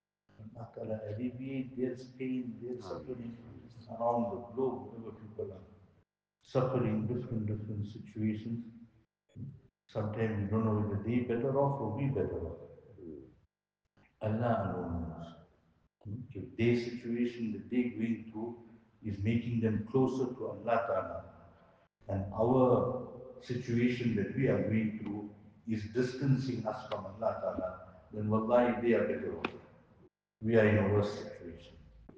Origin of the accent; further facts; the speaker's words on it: South Africa; Go and sit around in the haram and we think we own the place because we're from South Africa.